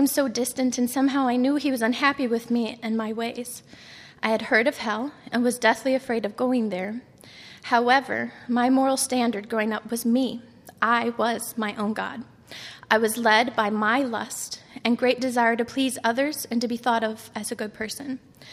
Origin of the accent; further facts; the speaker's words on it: Elgin, Illinois, United States; I was born and raised in Elgin, Illinois, to a single-parent home of a very young mother. I was brought up in an environment that did not serve nor love God. As a child, I was moved around a lot